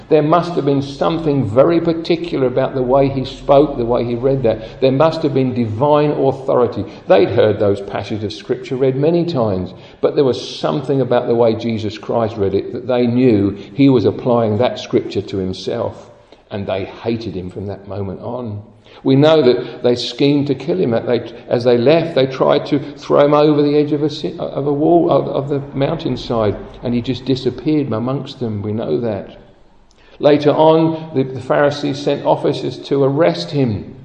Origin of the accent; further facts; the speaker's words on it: United Kingdom; You know how we would have hated that as proud British